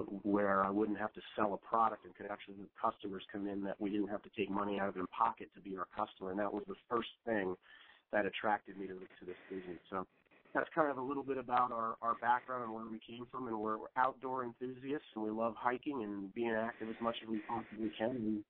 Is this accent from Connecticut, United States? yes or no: yes; New Fairfield, Connecticut, United States; from New Fairfield, Connecticut. My wife, Diana, we've lived in New Fairfield, Connecticut for about 20 years.